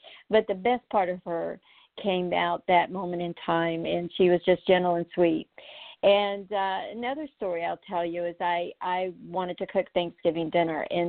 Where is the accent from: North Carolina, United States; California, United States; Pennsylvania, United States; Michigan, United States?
North Carolina, United States; I'm actually in North Carolina. I grew up in North Carolina